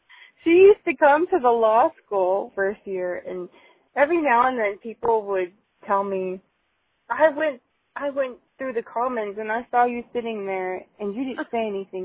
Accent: Kirtland, New Mexico, United States; I grew up in Kirtland, New Mexico. I should say I was born in Shiprock, New Mexico, and I was raised in Kirtland, New Mexico. So I'm a native New Mexican.

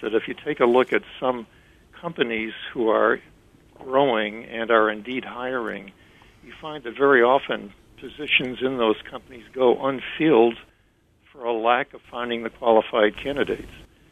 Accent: Massachusetts, United States; Well, you mentioned my home state of Massachusetts there a second ago

